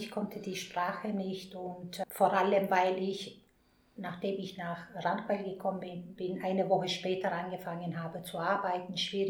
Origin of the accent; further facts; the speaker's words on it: Istanbul, Turkey; Ich bin, wie gesagt, in Istanbul aufgewachsen, also im Zentrum von Istanbul, nicht weit außerhalb oder in Dörfern, also direkt im Zentrum von Istanbul. Auch bin ich in einer Familie aufgewachsen, wo fortschrittlich modern war